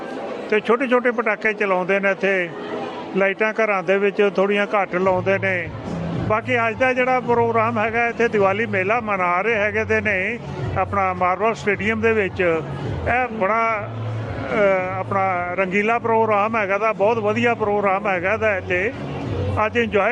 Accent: Delhi, India; now in Melbourne, Australia; ਮੈਂ ਦਿੱਲੀ ਤੋਂ ਹਾਂ ਔਰ ਮੈਂ ਇੱਥੇ ਮੈਲਬਨ ਦੇ ਵਿੱਚ ਰਹਿੰਦਾ ਵਾਂ

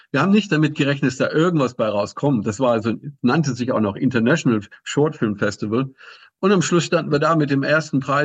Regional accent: Germany; born or raised there

